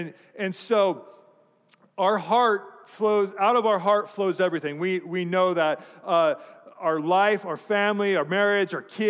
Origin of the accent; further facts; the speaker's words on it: Colorado, United States; growing up in Colorado, we would go hiking often up in the mountains